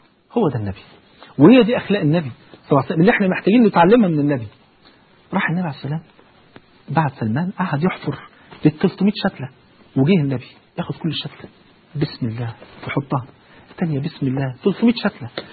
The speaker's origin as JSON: {"language": "Arabic", "country": "Egypt", "said": "جاهلية ان انا افتخر اقول انا مصري"}